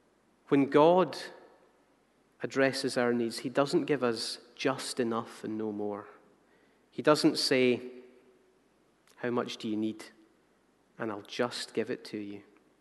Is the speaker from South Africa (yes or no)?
no; Hamilton, Scotland, United Kingdom; when I was younger, maybe I wanted to go down to the corner shop where I grew up in Hamilton.